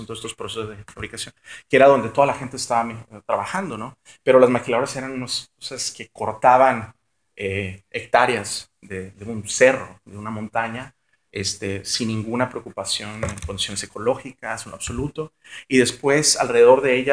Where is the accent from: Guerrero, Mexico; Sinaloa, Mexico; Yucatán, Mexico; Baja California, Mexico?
Baja California, Mexico; Tijuana; also born or lived in Mexico City; O sea, yo nací en la Ciudad de México, yo me fui a Tijuana porque, pues estaba muy chiquito, pero a los 11 años